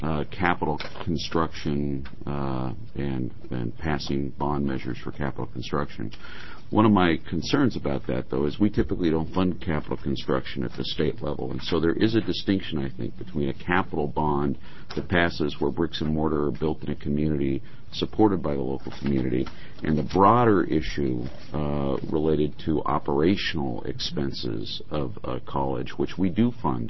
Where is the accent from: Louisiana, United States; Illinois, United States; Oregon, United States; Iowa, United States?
Oregon, United States; Bend; I grew up in Bend